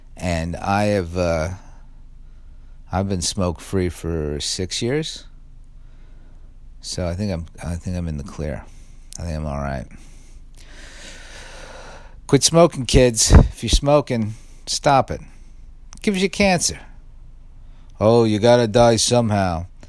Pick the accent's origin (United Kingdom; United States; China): United States; Staten Island, New York; I mean, I grew up on Staten Island, but that might as well be a different. It's like I can get there on public transportation.